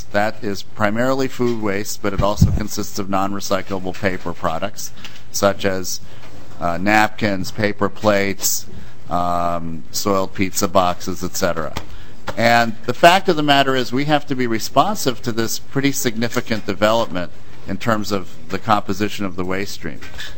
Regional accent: Cincinnati, Ohio, United States; Where I grew up in Ohio, you had to take your recyclables to a place by the University of Cincinnati

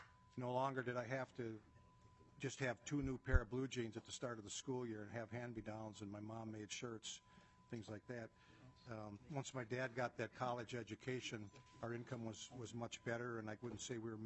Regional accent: Winona, Minnesota, United States; born and raised in Winona, as I said, and my father was off the farm and clerking in a store downtown for 75 cents an hour.

